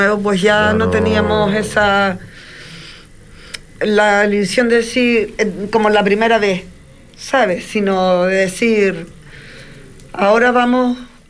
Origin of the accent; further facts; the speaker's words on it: Canary Islands, Spain; Sí, también de toda Canarias, de Fuerteventura, de mi Fuerteventura, de toda Canarias y de fuera de España también.